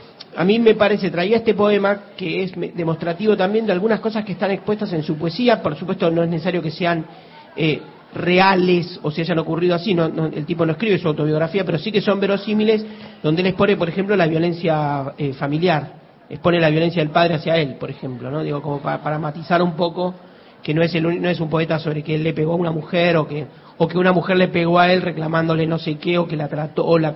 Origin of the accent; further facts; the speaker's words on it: Argentina; del que somos parte como argentinos.